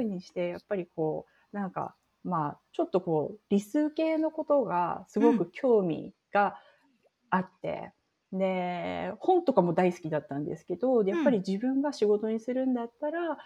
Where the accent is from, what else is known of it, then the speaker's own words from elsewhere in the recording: Tochigi, Japan; 宇都宮がやっぱり栃木では一番そういう文化があるんですけど、うん、その私の田舎なところまで呼んできて